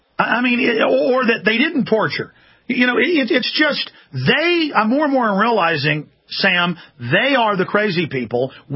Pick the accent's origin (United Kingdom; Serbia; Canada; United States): Canada; Ottawa, Ontario; They had a meeting in my hometown here in Ottawa, Canada, a while back.